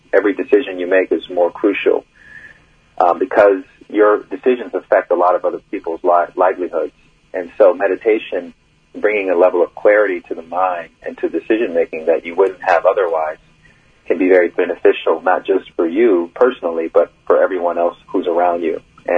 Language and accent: English; Alabama, United States; also born or lived in New York City; Grew up in Alabama, Bible Belt. So there was not a lot of meditation happening when I was growing up in the South.